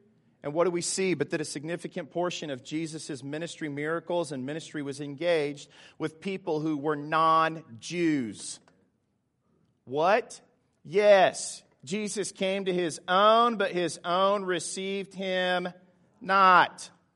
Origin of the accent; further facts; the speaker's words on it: Fayetteville, United States; So I'm from Fayetteville, and at the time there happened to be two Christian bookstores in Fayetteville.